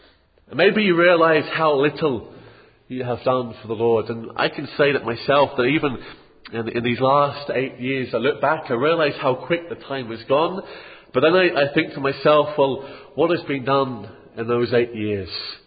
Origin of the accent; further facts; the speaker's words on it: Lewes, South East England, United Kingdom; As you know, I come from Lewes, and I'm sure you know that by now, in the southeast of England.